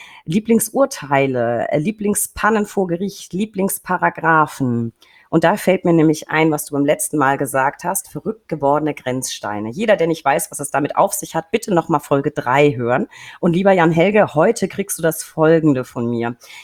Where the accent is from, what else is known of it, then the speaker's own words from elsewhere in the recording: Bavaria, Germany; als Franke, der dann ein Faible hat für die fränkische Bratwurst.